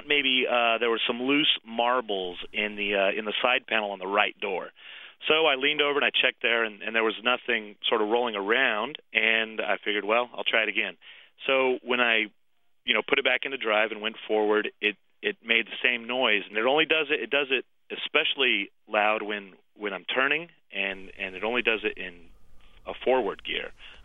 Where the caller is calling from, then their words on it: Austin, Texas, United States; I'm calling from Austin, Texas.